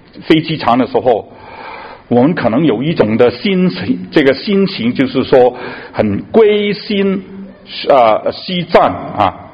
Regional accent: Hong Kong; moved away; 我是从香港来的

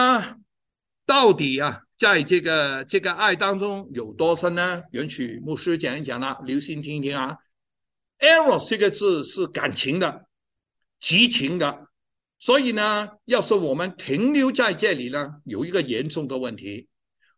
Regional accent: China; 他以为呢我是爱斯基摩人，我不是啊，我是中国人

